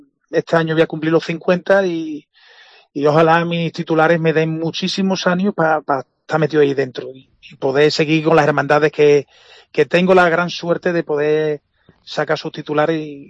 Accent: Almendralejo, Extremadura, Spain; Almendralejo a mí lo más grande, pues sería un orgullo de poder hablar de la Semana Santa de mi pueblo, que es la que más quiero.

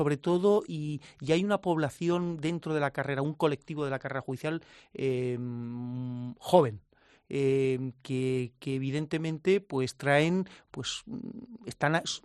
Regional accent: Region of Murcia, Spain; tenemos en la región de Murcia, y lo hablo así porque es mi tierra

